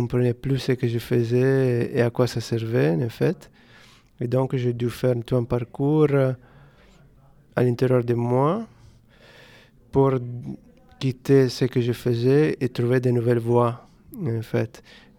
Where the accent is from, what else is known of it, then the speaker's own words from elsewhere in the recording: Calabria, Italy; French is a second language; also born or lived in Bologna; je viens d'Italie, originaire de Calabre, sud de l'Italie, mais après j'ai vécu pour 25 ans à Bologne.